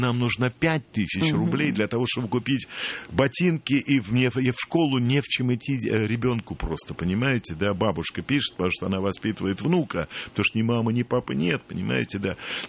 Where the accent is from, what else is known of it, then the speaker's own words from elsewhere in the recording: Moscow, Russia; Москвич, я родился в Сокольниках.